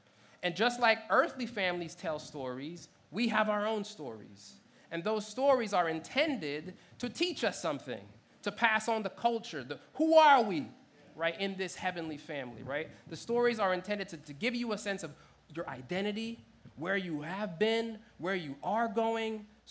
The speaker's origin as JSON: {"language": "English", "country": "Jamaica", "said": "I'm an only child. I'm Jamaican, you know, immigrant family."}